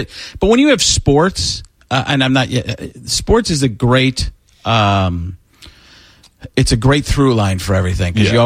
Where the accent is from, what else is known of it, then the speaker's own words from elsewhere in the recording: Waukesha, Wisconsin, United States; Well, I grew up in Wisconsin, Waukesha, Wisconsin, outside of Milwaukee.